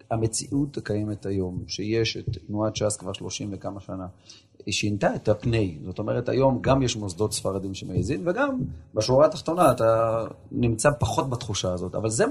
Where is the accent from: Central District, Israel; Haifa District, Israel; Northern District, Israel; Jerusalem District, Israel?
Jerusalem District, Israel; Jerusalem; born or raised there